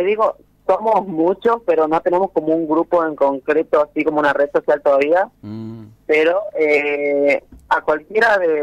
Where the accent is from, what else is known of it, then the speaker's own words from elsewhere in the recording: Tartagal, Salta, Argentina; yo soy de Tartagal